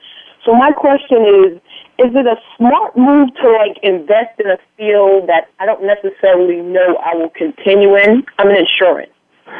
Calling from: New York City, New York, United States; I'm calling in from the Bronx, New York.

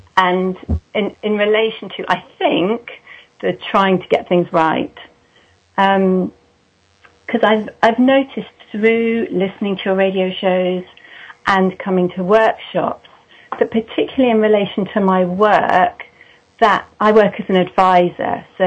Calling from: Oxford, South East England, United Kingdom; I'm calling from Oxford in England.

